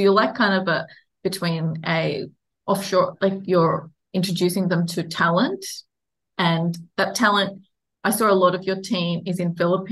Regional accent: Australia; Being Australian

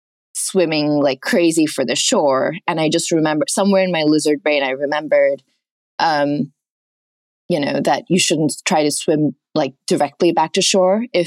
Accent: Oman; I'm very much a water baby. I grew up in Oman, a mile away from the beach.

